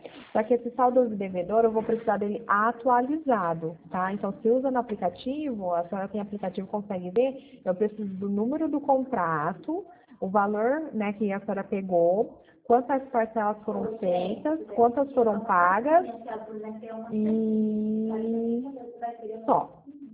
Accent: Pirassununga, São Paulo, Brazil; Eu sou daqui do interior de São Paulo, de Pirassununga.

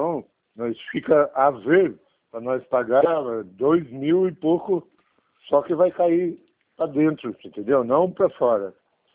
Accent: Araras, São Paulo, Brazil; Então, eu sou Araras aqui, é centro.

